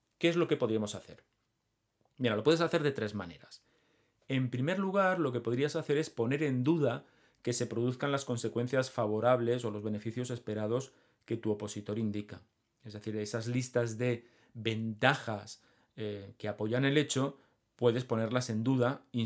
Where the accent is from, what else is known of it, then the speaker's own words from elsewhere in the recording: Catalonia, Spain; cosa que como catalán aquí me toca bastante